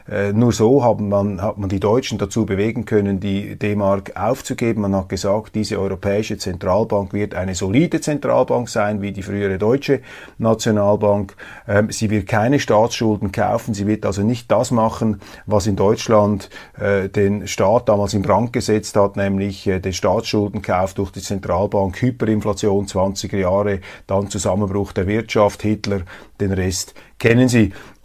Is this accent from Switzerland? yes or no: yes; Switzerland; Und für mich als Demokraten, als Schweizer, ist das eine Fehlentwicklung, dass solche Technokraten regieren.